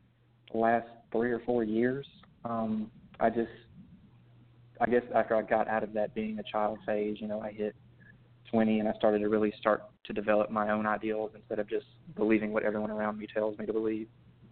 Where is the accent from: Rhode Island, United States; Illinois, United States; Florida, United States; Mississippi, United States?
Mississippi, United States; Brookhaven; And I grew up in Lincoln County, the Brookhaven and Bogachita area here in Mississippi.